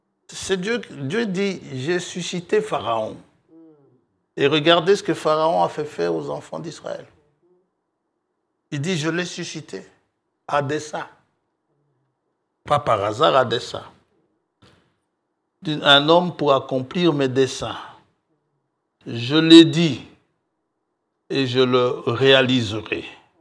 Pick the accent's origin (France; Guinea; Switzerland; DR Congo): DR Congo; Kisangani, Tshopo; born there; Il y en a une là-bas dans ma ville natale, à Kisangani.